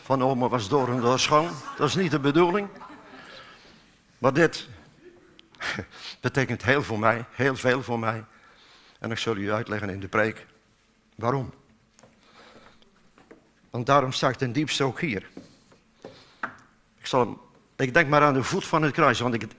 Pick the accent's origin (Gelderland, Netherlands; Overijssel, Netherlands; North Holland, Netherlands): Gelderland, Netherlands; Nijmegen; Ik ben alleen van Nijmegen.